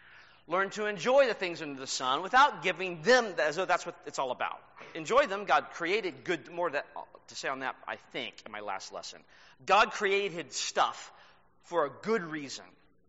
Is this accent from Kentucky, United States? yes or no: yes; Danville, Kentucky, United States; born there; now in Florida, United States; I was born in Boyle County here in Kentucky, up in Danville.